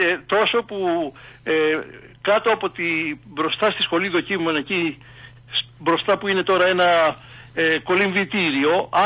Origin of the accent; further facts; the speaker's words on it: Piraeus, Attica, Greece; Γεννήθηκα στον Πειραιά, στο Χατζηκυριάκιο, και εκεί μεγάλωσα. Το 1935 από γονείς Κωνσταντινοπολίτες, πρόσφυγες από την Κωνσταντινούπολη.